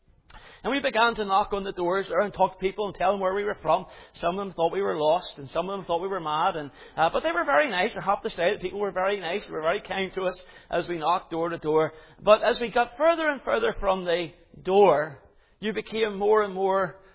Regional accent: Northern Ireland, United Kingdom; When I grew up in Northern Ireland

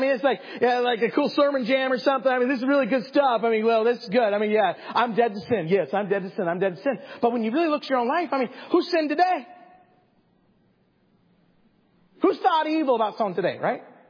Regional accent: Twin Falls, Idaho, United States; Well, I grew up in Twin Falls, Idaho. We had a Volkswagen Bug. We'd drive to Boise, Idaho.

